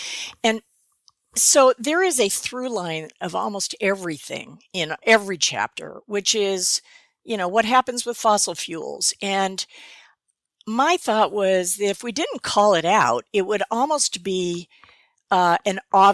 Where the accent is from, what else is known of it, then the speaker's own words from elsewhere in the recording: California, United States; I would have to say in the Sierras. I was raised in California.